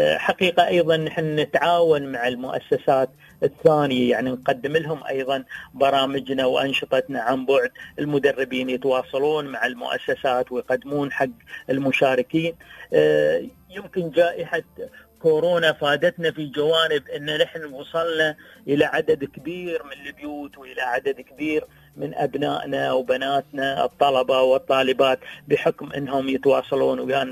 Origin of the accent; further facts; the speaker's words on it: United Arab Emirates; لغة بوتنا وشوابنا، لغتنا الأصيلة، لغة دولة الإمارات العربية المتحدة، يتعرفون على المفردات، لهجتنا المحلية